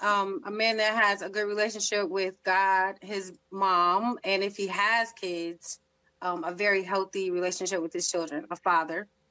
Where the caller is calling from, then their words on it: Detroit, Michigan, United States; Detroit, Michigan.